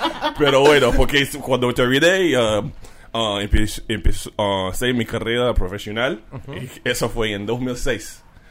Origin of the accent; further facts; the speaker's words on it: North Carolina, United States; Carolina del Norte.